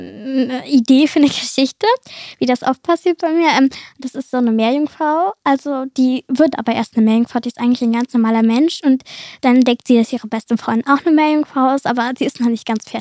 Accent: Cologne, North Rhine-Westphalia, Germany; ich komme aus Köln und ich bin 11 Jahre alt

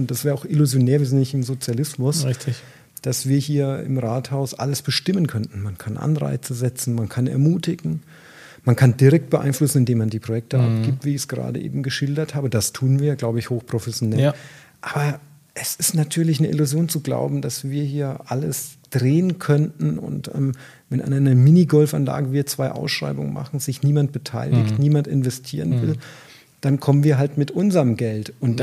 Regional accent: Sinnberg, Bavaria, Germany; Sinnberg ist eher meine alte Heimat.

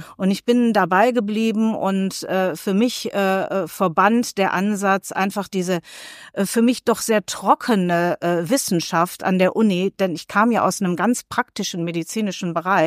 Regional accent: Duisburg, North Rhine-Westphalia, Germany; born there; Ich bin hier in Duisburg geboren und ich habe hier in Duisburg lange in verschiedenen Praxen und Krankenhäusern in meinem ersten Beruf als Arzthelferin gearbeitet

